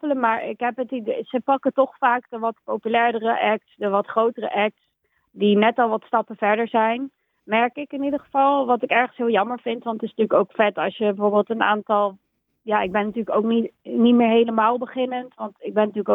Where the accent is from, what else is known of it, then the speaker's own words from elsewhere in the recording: Groesbeek, Gelderland, Netherlands; now in Haarlem, Netherlands; Maar dat voel ik ook in Groesbeek, waar ik vandaan kom, waar mijn familie nog steeds woont. En dat voel ik ook hier in Haarlem.